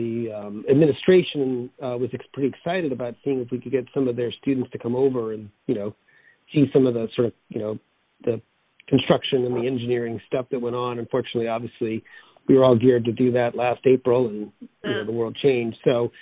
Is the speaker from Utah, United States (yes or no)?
no; Boston, Massachusetts, United States; I'm from Boston.